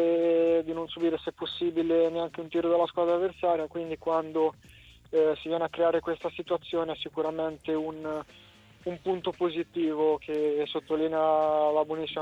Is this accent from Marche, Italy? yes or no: yes; Ancona, Marche, Italy; siamo tutti di Ancona